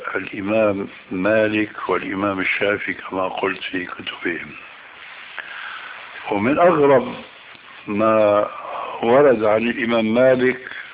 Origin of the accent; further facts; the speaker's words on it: Damascus, Damascus Governorate, Syria; وانا ربيت في دمشق